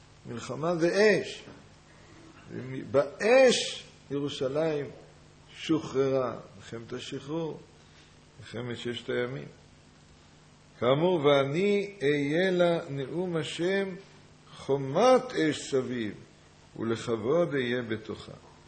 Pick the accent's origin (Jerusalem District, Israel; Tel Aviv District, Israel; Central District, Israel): Jerusalem District, Israel; Jerusalem; לנו, אנחנו הירושלמים, נדמה לנו, נולדנו כאן, חיינו כאן. זה פשיטה.